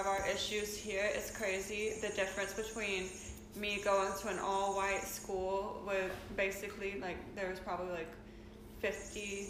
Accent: Forsyth County, Georgia, United States; I mean, I grew up in Forsyth County

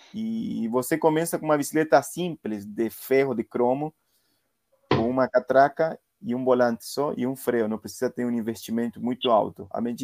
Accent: La Plata, Buenos Aires Province, Argentina; Portuguese is a second language; De La Plata, província de Buenos Aires. Minha família mora a 50 quilômetros de Buenos Aires.

